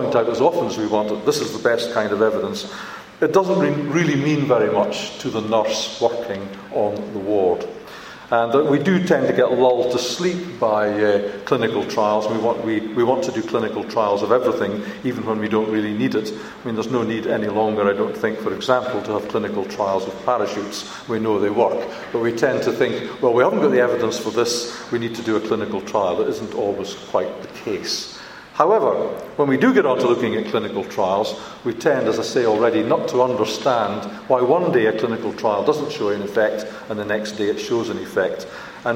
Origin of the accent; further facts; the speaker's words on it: Scotland, United Kingdom; now in Saudi Arabia; As a Scotsman, that appeals to me.